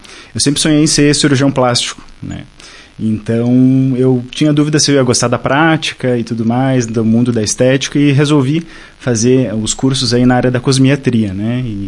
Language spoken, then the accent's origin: Portuguese; São José do Ouro, Rio Grande do Sul, Brazil; now in Bento Gonçalves, Brazil; Sou natural de São José do Ouro, atualmente moro em Bento Gonçalves